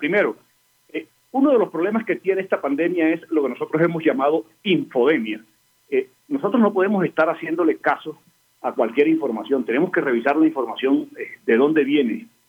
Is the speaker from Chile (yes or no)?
no; Colombia; como ciudadano, como colombiano, yo creo que nosotros deberíamos apartarnos del fatalismo